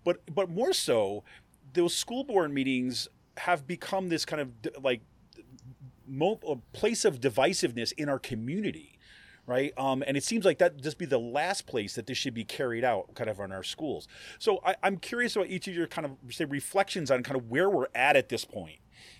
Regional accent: Utica, New York, United States; I grew up in Utica, New York, so I always have to ask if there's a, central New Yorker in the house or whatever.

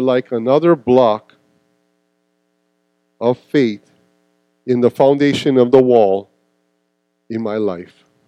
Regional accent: Happy Valley, Hawaii, United States; Because I grew up pretty rough scenario. We grew up in Happy Valley, down housing. I don't think it gets any rougher than that. If you want to go to if there was a projects in Hawaii and on Maui, that would probably be the spot.

